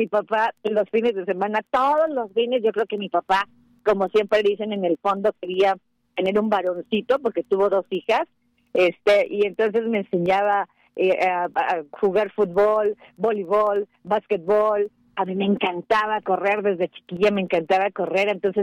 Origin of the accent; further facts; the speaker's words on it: Tlalnepantla, State of Mexico, Mexico; a pesar de que yo nací en la Ciudad de México, en la Colonia Roma, la verdad es que me siento del Estado de México, en donde fui llevada a los tres días de nacida. Se llama Tlalnepantla, un municipio del Estado de México, así de que me siento tlalnepantlense